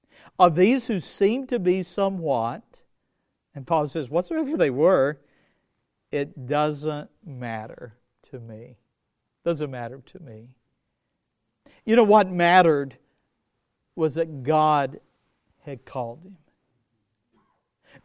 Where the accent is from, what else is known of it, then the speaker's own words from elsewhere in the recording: United States; accent: Southern; And you can probably hear a little bit of Southern in my accent. I grew up about an hour from here. I grew up in the country near Saps Cross Road, and I went to a school called Buford.